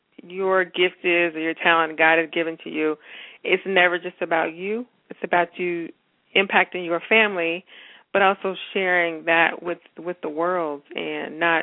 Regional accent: Mississippi, United States; now in Virginia, United States; my parents were far away because I'm from Mississippi. We moved to Virginia from Mississippi.

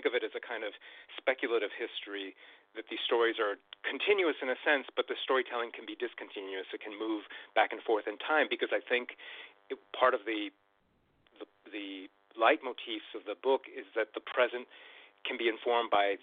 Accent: Los Angeles, California, United States; my parents, who have now passed, but they're Colombian-American. I grew up in Los Angeles

